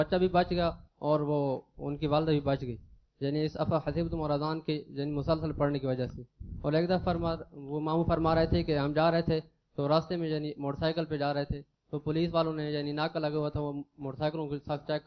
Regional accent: Talagang, Punjab, Pakistan; میرا تعلق تلگنگ سے ہے

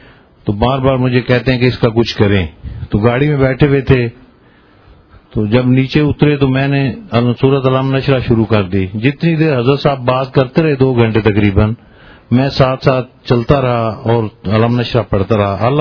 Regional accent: Multan, Punjab, Pakistan; ملتان سے تعلق ہے.

